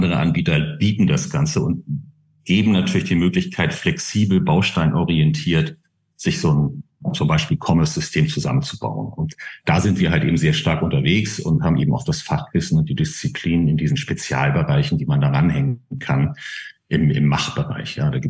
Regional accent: Hamburg, Germany; Als Hamburger. Und ich könnte eigentlich 8 Tage die Woche Fisch essen.

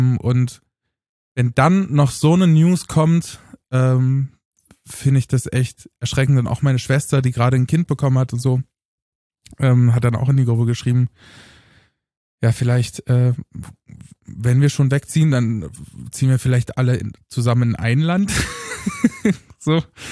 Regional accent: Eisleben, Saxony-Anhalt, Germany; born there; damals in Eisleben in Sachsen oder Sachsen-Anhalt, ich weiß gar nicht mehr, wo das liegt, ehrlich gesagt, da wo ich geboren bin. Lutherstadt Eisleben.

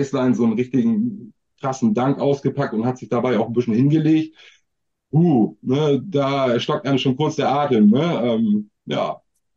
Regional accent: Buxtehude, Lower Saxony, Germany; now in Hamburg, Germany; ich komme ja auch jetzt aus Hamburg, respektive ursprünglich aus der Nähe von Hamburg. Buxtehude

